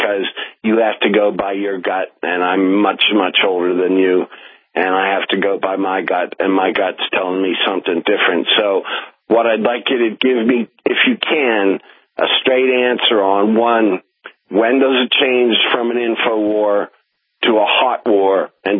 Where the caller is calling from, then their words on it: Pennsylvania, United States; Anyway, I'm calling from Pennsylvania with some new news and two questions.